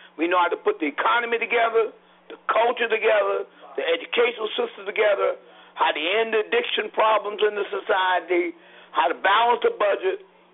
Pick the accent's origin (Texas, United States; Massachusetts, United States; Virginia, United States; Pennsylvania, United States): Virginia, United States; I have to tell you, I grew up in Virginia